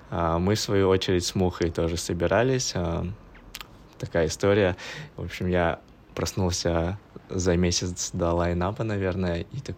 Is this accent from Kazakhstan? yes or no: yes; Kazakhstan; я из Казахстана, сейчас я проживаю в городе Алматы, мне 25 лет